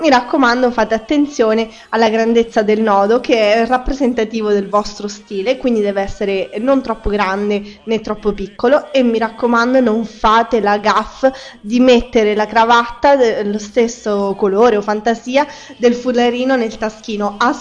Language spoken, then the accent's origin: Italian; Fermo, Marche, Italy; Sono di Fermo e sentirete, anzi speriamo di no